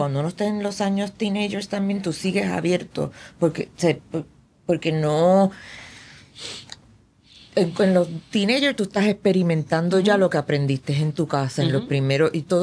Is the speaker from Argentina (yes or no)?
no; Puerto Rico; yo soy un alien puertorriqueño.